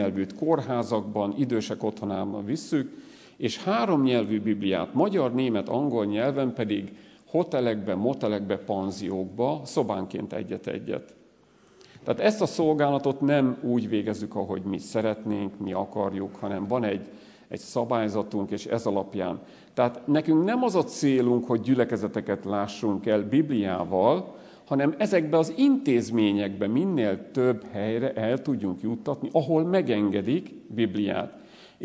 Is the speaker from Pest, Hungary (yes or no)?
yes; Monor, Pest, Hungary; Én Monorról vagyok, egy református gyülekezetből, de a Gedeon Társaságnak is a tagja vagyok